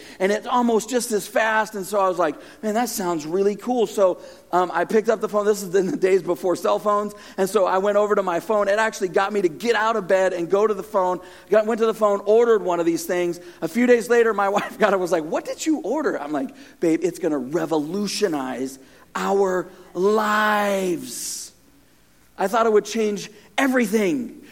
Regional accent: California, United States; now in Riverside, United States; My family and I moved down in July from Northern California, spent most of our lives up there, pastoring a church the last 10 years that we started

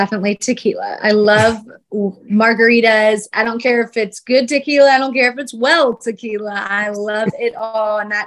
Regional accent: Ohio, United States; now in Tennessee, United States; I come from Ohio, where we kind of get all four seasons, and a little bit here in Tennessee

